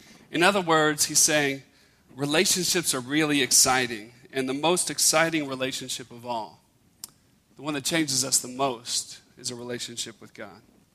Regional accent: Chicago, Illinois, United States; And I'm from Chicago. And she's from St. Louis. And being from Chicago makes me a Cubs fan

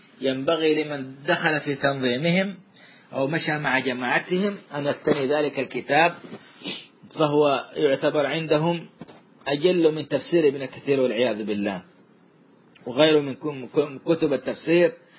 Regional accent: Saudi Arabia; وخاصة في بلادنا السعودية

